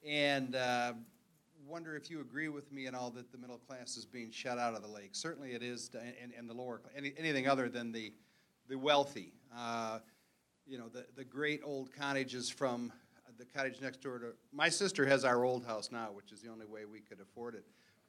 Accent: Grand Haven, Michigan, United States; I grew up on the Great Lakes in Grand Haven, and that was a time when the middle class was still on the lake.

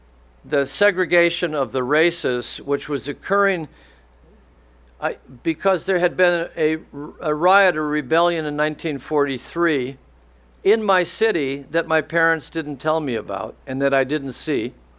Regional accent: Highland Park, Michigan, United States; I grew up in Detroit. It was Highland Park, actually, and I shoveled coal as a little boy.

